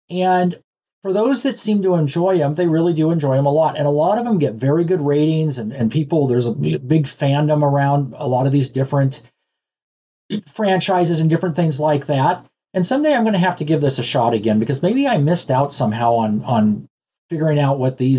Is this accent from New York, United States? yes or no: no; Nevada, United States; I guess growing up in Nevada, though, it's, you know, gambling like anything else.